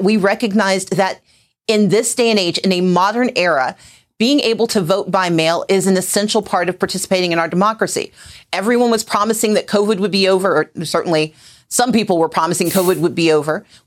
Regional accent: Southern US, United States; I grew up in the South, and there's a phrase that we've heard growing up, and that's that a hit dog will holler.

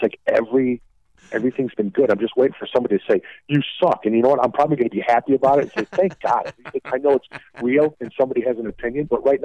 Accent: Chicago, Illinois, United States; Well, I grew up with … in Chicago.

